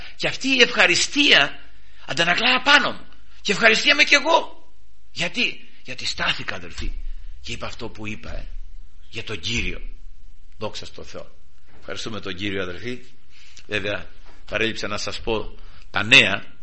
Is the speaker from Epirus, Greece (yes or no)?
no; Kalamata, Peloponnese, Greece; επειδή είμαι από την Καλαμάτα